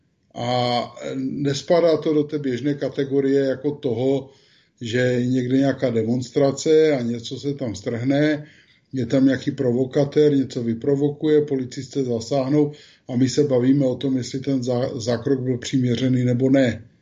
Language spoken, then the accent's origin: Czech; Moravian-Silesian Region, Czechia; já jsem vyrůstal na Ostravsku a většinu svého života tam žiju